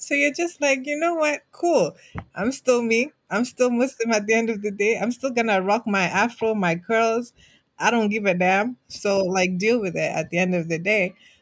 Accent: Kenya; I'm a black Muslim. You know what I mean? And maybe that's just because I was born and raised in Kenya

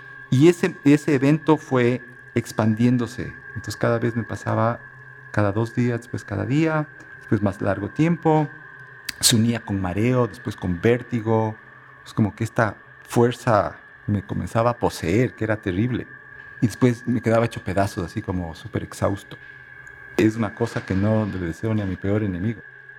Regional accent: Quito, Pichincha, Ecuador; Soy quiteño, nací aquí.

